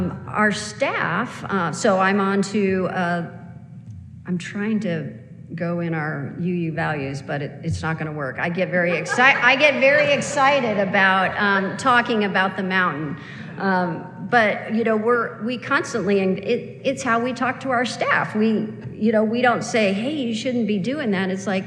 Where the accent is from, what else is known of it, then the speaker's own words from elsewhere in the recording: Portland, Oregon, United States; now in Highlands, United States; Now, I hail from Portland, Oregon, and I thought it rained a lot there, but up in Highlands, we get a lot.